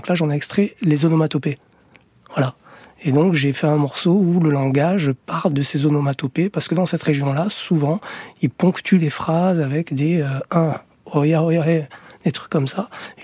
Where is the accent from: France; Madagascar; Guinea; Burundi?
France; born there; Moi, je suis né en France. Je me sens français.